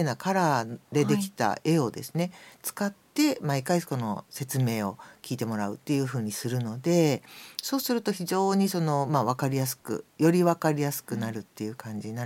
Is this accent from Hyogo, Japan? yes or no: yes; Hyogo, Japan; also born or lived in Osaka; 出身はですね、まあ、うん、正確に言うと兵庫県の、